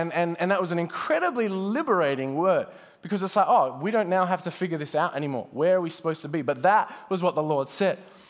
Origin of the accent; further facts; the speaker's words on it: Perth, Western Australia, Australia; also born or lived in Cambodia; we grew up here in Perth. And for those of you that don't know, my wife and I, we spent just under 6 years in Cambodia.